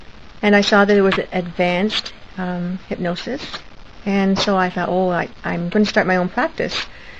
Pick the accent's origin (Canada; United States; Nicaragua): Canada; Midland, Ontario; I'm from Midland, Ontario, in Canada.